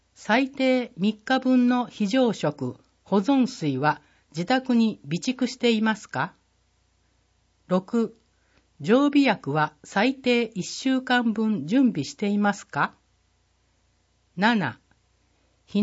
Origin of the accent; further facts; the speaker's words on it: Hannan, Osaka, Japan; 私は景色や環境が良く、過ごしやすく、何よりも人が温かいこの生まれ育った阪南市の街が大好きです。